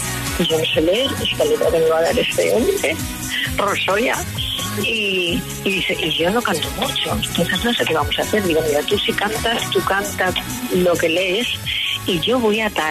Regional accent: Spain; En alemán no íbamos a cantar, porque somos españolas

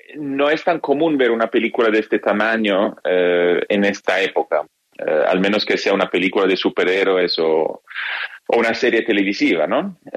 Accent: Milan, Lombardy, Italy; yo crecí en Milán

